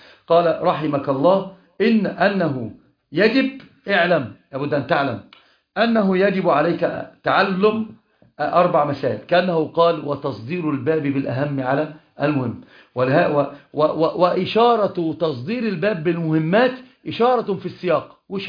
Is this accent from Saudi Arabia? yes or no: no; Egypt